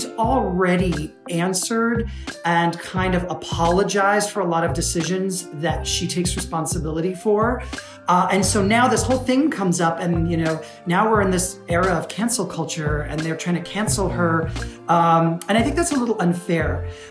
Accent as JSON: {"language": "English", "country": "United States", "tie": "born there", "said": "I was born in the States, but I went at the age of seven and, you know, stayed with my family and where they lived under that regime."}